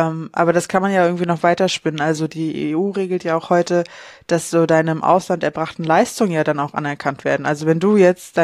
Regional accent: Mecklenburg-Vorpommern, Germany; ja, ich komme aus Vorpommern

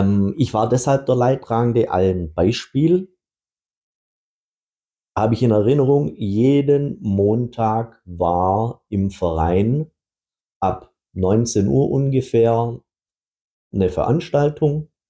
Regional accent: Baden-Württemberg, Germany; Ich sage ganz einfach, wir sind aus dem Schwabenland

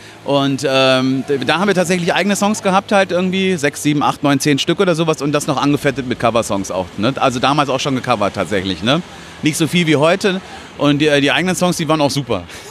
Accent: Hilden, North Rhine-Westphalia, Germany; ich komme aus Hilden, da gab es dann einen besetzten Bauernhof.

